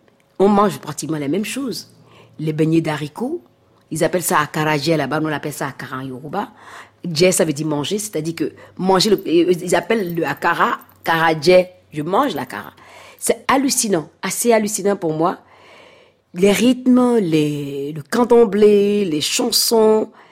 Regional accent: Cotonou, Littoral, Benin; born there; Je suis née à Cotonou, mais mon père, il est de Ouidah.

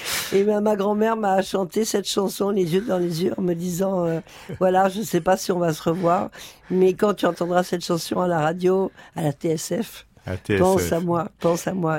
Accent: Nice, Provence-Alpes-Côte d'Azur, France; now in Montpellier, France; Elle était morte et je suis de Nice

